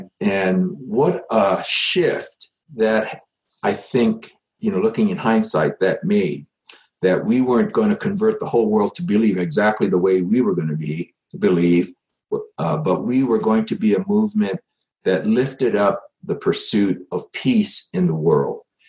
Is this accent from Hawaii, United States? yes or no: yes; Hawaii, United States; because I grew up in Hawaii, several thousand miles from, you know, the Zion, the center place.